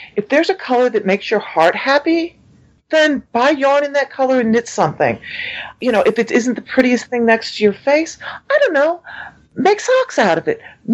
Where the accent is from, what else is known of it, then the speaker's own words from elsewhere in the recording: St. Louis, Missouri, United States; I grew up in St. Louis, and the job was in Kansas City. And so I moved to a town that I didn't know a soul